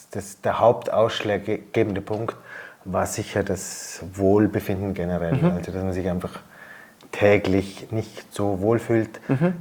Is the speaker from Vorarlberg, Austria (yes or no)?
yes; Möckers, Vorarlberg, Austria; Ich komme aus Möckers in Vorarlberg.